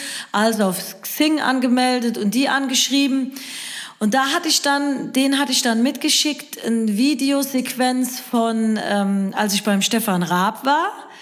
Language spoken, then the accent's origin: German; Siegen, North Rhine-Westphalia, Germany; now in Metzingen, Germany; Ich komme ja aus Siegen ursprünglich und lebe jetzt in Metzing.